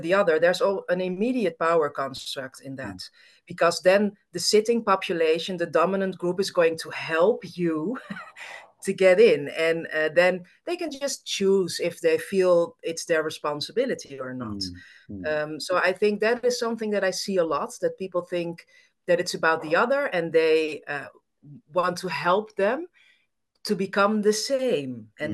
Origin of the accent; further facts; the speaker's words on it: Amsterdam, North Holland, Netherlands; So I grew up actually in the Netherlands, in Amsterdam. I grew up in a bicultural family. My mother is Dutch and my father is Greek. Mm-hmm. And my father migrated to the Netherlands and then met my mother.